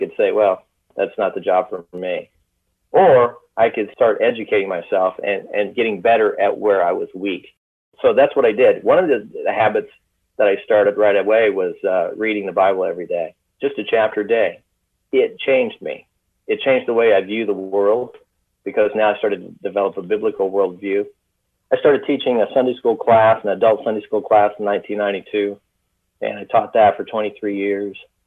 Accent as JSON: {"language": "English", "town": "Danville", "country": "United States", "tie": "born or raised there", "said": "I just graduated from high school in my hometown newspaper. The editor was Bob Piercy, the Danville Gazette."}